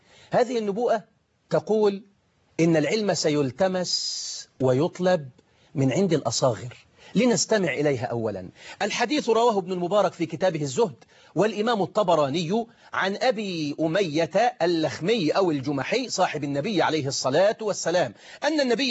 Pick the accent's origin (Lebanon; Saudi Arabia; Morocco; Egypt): Egypt; عندنا في مصر بيقولوا اللي يرفس النعمة تزول عنه، تروح منه.